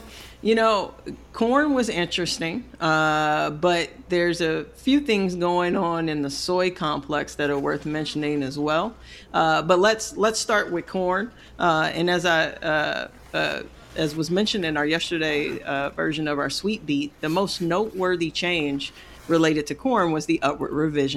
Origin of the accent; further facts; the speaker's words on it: St. Louis, Missouri, United States; You know, being born and raised in St. Louis, that I'm a naturally born Cardinals fan, right?